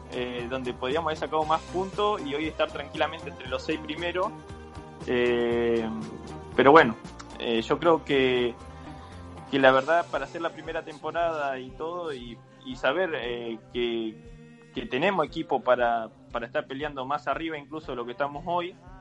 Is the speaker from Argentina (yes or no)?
yes; Buenos Aires, Argentina; now in Dundee, United Kingdom; si bien yo venía de Buenos Aires, obviamente, que es una ciudad enorme